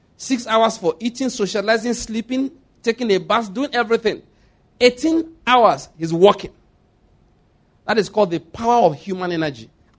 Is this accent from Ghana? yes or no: no; Owo, Ondo, Nigeria; also born or lived in Lagos; I was born in Owo in Ondo State, schooled in Ondo State